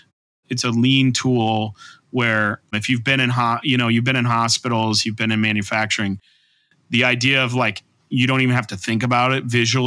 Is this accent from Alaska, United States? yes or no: no; Illinois, United States; And I grew up in Central Illinois and I worked in cornfields.